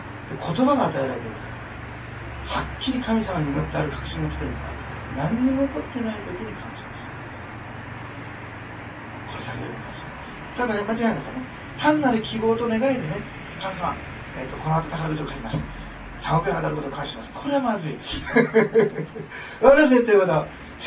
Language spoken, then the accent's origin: Japanese; Osaka, Japan; born there; 私大阪生まれでせっかちですから、